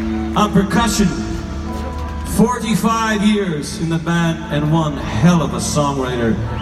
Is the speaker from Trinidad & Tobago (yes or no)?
no; Nova Scotia, Canada; I come from Cape Breton Island, Nova Scotia.